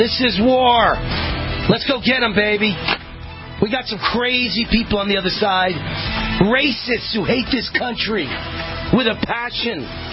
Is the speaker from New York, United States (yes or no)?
yes; New York, United States; Now, keep in mind, I'm a New Yorker, and when I was in college and right after college, I constantly went to Jones Beach in Long Island.